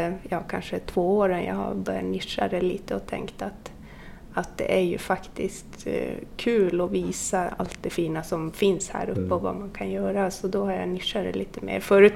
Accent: Jukkasjärvi, Norrbotten County, Sweden; jag är född och uppvuxen här uppe i Jukkasjärvi.

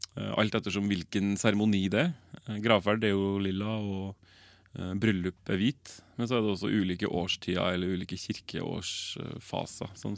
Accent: Namsos, Trøndelag, Norway; være litt frivillig på lokalradioen hjemme i Namsos i 1998 sikkert

